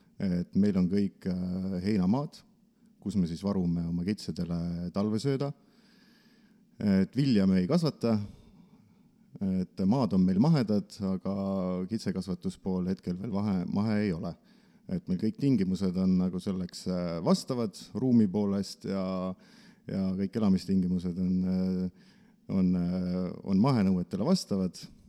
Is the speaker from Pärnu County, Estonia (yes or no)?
yes; Tihemetsa, Pärnu County, Estonia; Et me oleme ju kõik oleme Pärnumaalt või Pärnus pärit. Mina muidugi olen Tihemetsas Pärnusse läinud.